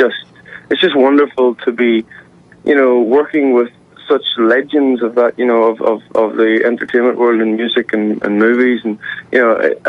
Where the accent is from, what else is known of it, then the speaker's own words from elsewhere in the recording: Ireland; growing up in Ireland, it was very hard to escape the massive success of … I was born in 76